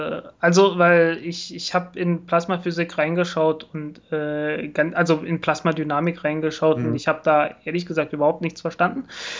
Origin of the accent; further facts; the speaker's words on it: Zeitz, Saxony-Anhalt, Germany; Ja, ich komme aus Zeitz, also einige dieser Spulen wurden bei uns um die Ecke, wo ich herkomme, gewickelt.